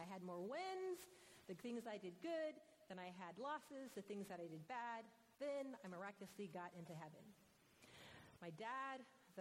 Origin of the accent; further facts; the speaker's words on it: Germany; also born or lived in Anniston, Alabama; I grew up mostly in Germany, but we had a three-year stint in Anniston, Alabama.